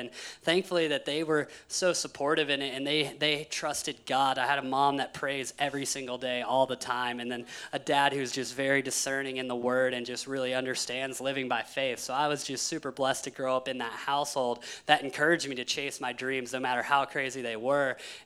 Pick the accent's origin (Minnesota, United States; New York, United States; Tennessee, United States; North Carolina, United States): Tennessee, United States; So basically when I started skateboarding, as I said, I grew up in Tennessee, and the place I was most discouraged about skateboarding was actually the church.